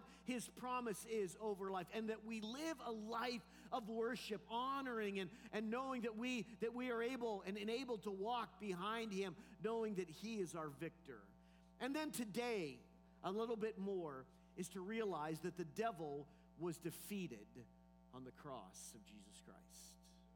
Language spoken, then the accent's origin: English; Pennsylvania, United States; I grew up in Clearfield County, central Pennsylvania at its finest.